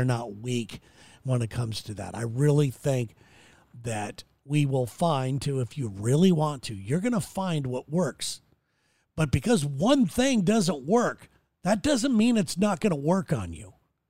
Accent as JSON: {"language": "English", "country": "United States", "said": "As an American guy, I'm honored."}